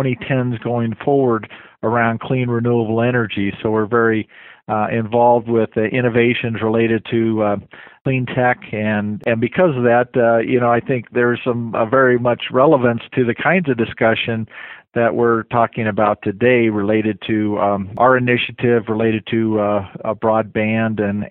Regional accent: Fort Collins, Colorado, United States; Fort Collins is a wonderful community. I'm sure a lot of mayors would say that sort of thing. But it's my hometown. It's a town I grew up in.

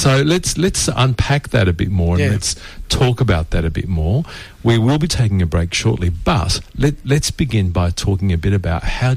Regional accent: Footscray, Victoria, Australia; born there; because I was born in Footscray

